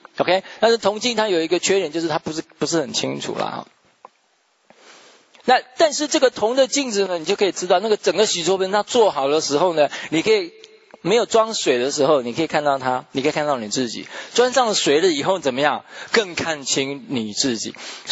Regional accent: China; 我们中国人有一句话叫做什么？

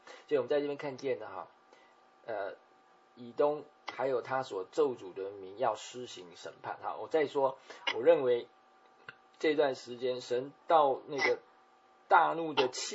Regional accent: China; 那我们中国人讲说，这个善有善报，恶有恶报，不是不报，时候未到哈。

